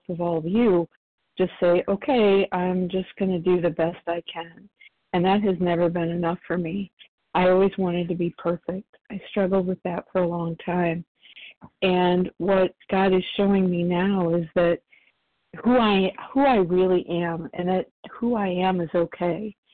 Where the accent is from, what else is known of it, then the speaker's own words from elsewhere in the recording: Indiana, United States; Thanks, Tina. … from Indiana.